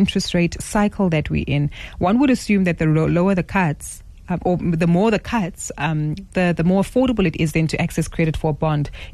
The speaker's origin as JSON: {"language": "English", "country": "South Africa", "said": "what it's telling us is that we as South African tenants have actually been disciplined in making sure that we pay our rent"}